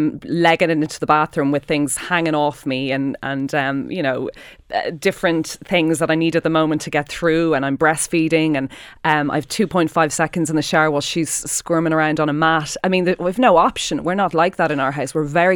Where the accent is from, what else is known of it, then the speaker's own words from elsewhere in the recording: Ireland; But I think it's not just as a people, it's as Irish people. We were always governed by the church.